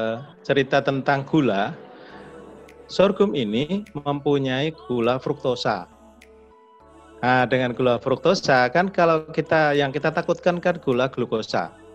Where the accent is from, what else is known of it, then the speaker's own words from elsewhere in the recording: Gunungkidul, Special Region of Yogyakarta, Indonesia; namun juga di kampung saya di Gunung Kidul, Jogja, karena saya ingat dulu sorghum itu tumbuh baik